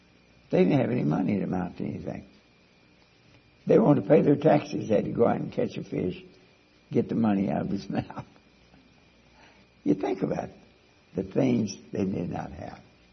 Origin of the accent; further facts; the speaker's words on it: Kentucky, United States; dear God, I'm from Kentucky. We have a very hard time with English.